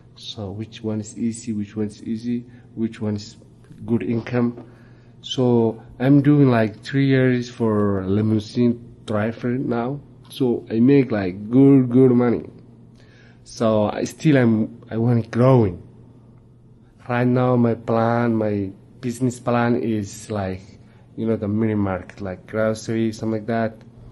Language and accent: English; Somalia; English is a second language; moved away; I'm came from Somalia, like East Africa. I came here like 2012.